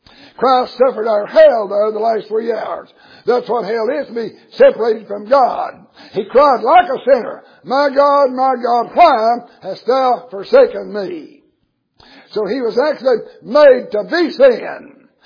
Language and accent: English; the South, United States; born or raised there